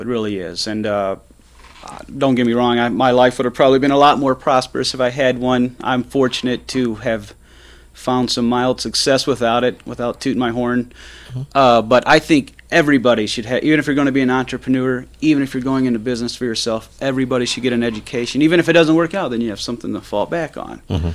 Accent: Michigan, United States; now in Dearborn, United States; we have two children. We live in Dearborn, South Dearborn. We bought our first house there 13 years ago. I'm originally from Monroe County. That's where I grew up.

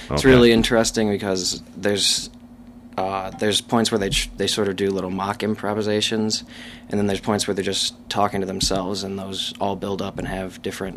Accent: Redford, Michigan, United States; I was looking for a college in the area. I'm from Redford.

